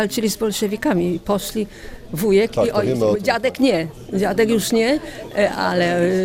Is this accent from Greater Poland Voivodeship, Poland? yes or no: yes; Greater Poland Voivodeship, Poland; Pochodzimy wszyscy z Wielkopolski.